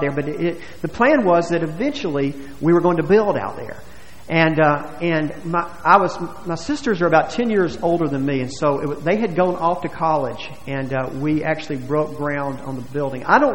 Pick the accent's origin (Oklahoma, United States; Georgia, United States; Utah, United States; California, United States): Georgia, United States; Buford; But we grew up in Buford, Georgia, a little street, William Street, 460 William Street.